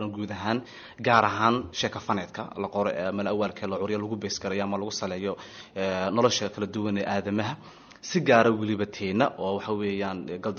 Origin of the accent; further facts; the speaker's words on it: Hargeisa, Woqooyi Galbeed, Somalia; moved away as an adult; also born or lived in Uganda; hargeys aan ku dhashay dabeetana wax ku bartay ilaa iyo dugsigii hoose sare dhexe ilaa jaamacaddii koowaad